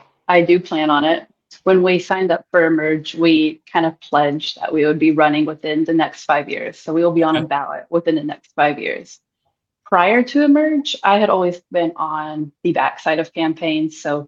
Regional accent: Woodford County, Kentucky, United States; Again, I'm from Woodford County, but I was in Lexington for school at the time

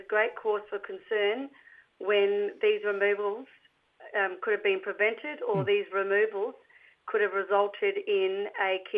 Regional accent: South Australia, Australia; now in Adelaide, Australia; from South Australia's far west coast. And I live and work on Kaurna country.

